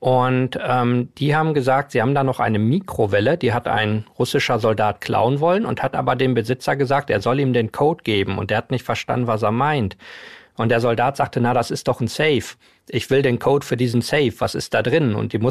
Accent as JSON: {"language": "German", "region": "Berlin", "country": "Germany", "said": "als Berliner"}